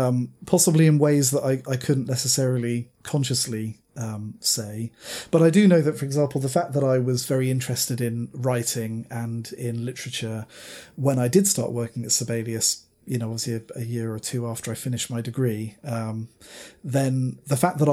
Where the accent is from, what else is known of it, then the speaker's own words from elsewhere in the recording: South West England, United Kingdom; I grew up in Dorset